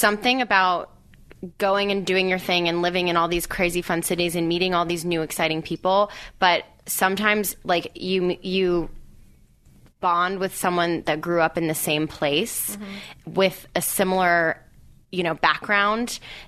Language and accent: English; Atlanta, Georgia, United States; So my fiance and I did not go to high school together, but we're both from Atlanta.